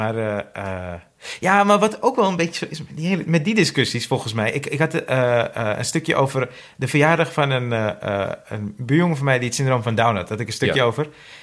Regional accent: Netherlands; ik kom ook uit Nederland. Ik ben gewoon op vakantie.

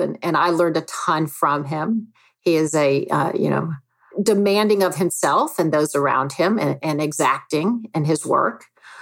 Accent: the South, United States; because I came from the South, and probably dressed conservatively, I was immediately labeled, you know, as a conservative.

